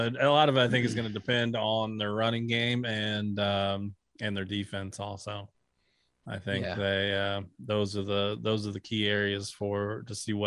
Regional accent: St. Louis, Missouri, United States; maybe this is because of growing up in St. Louis, and you see what it's like with the St. Louis Cardinals

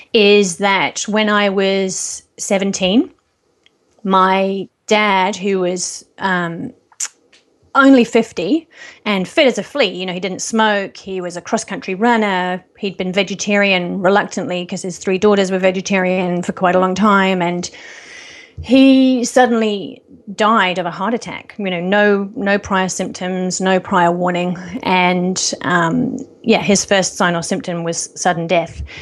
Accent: England, United Kingdom; now in New Zealand; I grew up in England. And in winter there, it just goes on and on and on, yeah.

